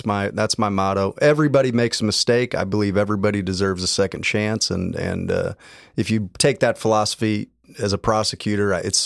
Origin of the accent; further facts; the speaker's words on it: Jerseyville, Illinois, United States; born there; So that's where I was raised. But I was born here in Jerseyville. And of course, my entire family's here.